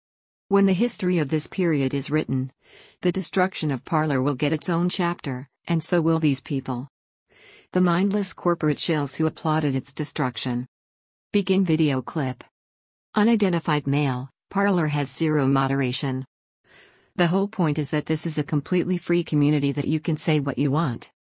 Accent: United States; We don't have to ask politely, we're American citizens.

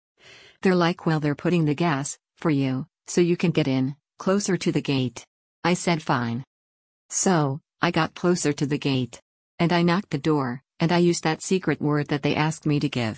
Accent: United States; And I'm an American. I'm a former interpreter.

